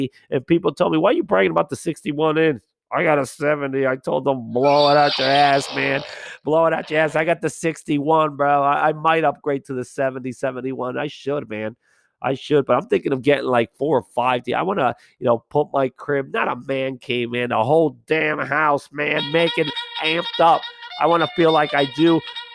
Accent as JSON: {"language": "English", "town": "Yonkers", "region": "New York", "country": "United States", "said": "As much as I love the Islanders and I love New York, I'm from Yonkers"}